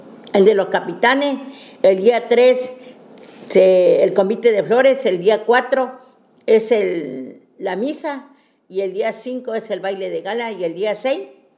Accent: Matías Romero, Oaxaca, Mexico; also born or lived in Ojapa, Veracruz; Soy nativa de Ojapa, Veracruz. Qué lindo es el Istmo. ¿Por qué? Porque desde muy pequeña mis padres nos trajeron acá a Matías Romero, Oaxaca, a Avendaño, Oaxaca.

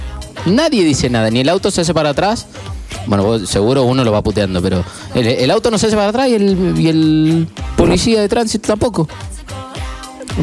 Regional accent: Patagonia, Argentina; yo que soy oriundo de la Patagonia, vine acá

